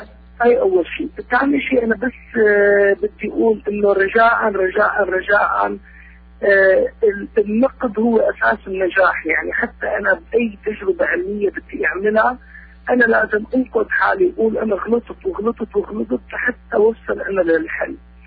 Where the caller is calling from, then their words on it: Austria; أنا عم نحكيكم من النمسا.